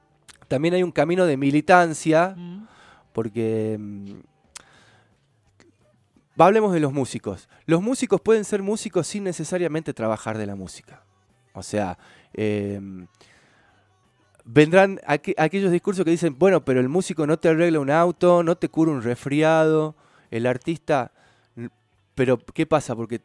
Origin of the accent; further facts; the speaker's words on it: Argentina; si no estamos en el mejor momento como argentinos